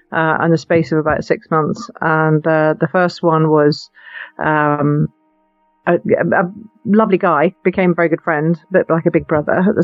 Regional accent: Edinburgh, Scotland, United Kingdom; I'm a Scottish girl from Edinburgh, Scotland, UK. And I grew up in Edinburgh, went to school here

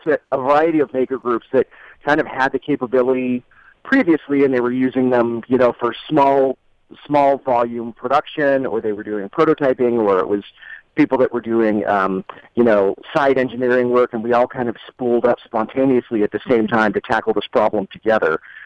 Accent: Alameda, California, United States; and then I got connected with another group in my hometown of Alameda

